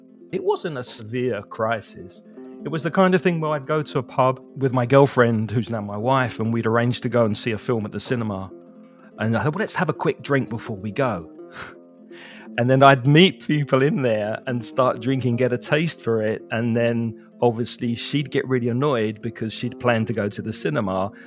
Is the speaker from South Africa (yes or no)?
no; United Kingdom; now in Valencia, Spain; Now, I'm British. I'm from the UK. There's a heavy drinking culture there. I grew up in and around pubs most of the time.